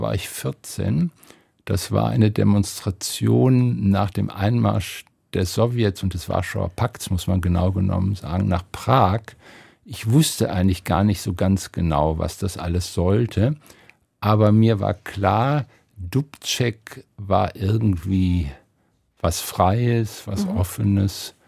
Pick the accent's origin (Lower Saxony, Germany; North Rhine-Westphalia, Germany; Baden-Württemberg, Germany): North Rhine-Westphalia, Germany; Wuppertal; Ich bin in Wuppertal groß geworden.